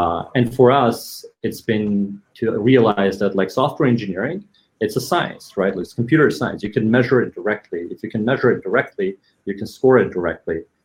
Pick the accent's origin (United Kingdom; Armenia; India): Armenia; Yerevan; moved away as an adult; now in United States; Yeah, I was very much born in Yerevan, born and raised. I moved to the US for college, actually. So I grew up in Armenia And I was something like 18 or 19 when I moved to the US, and my entire family is still there.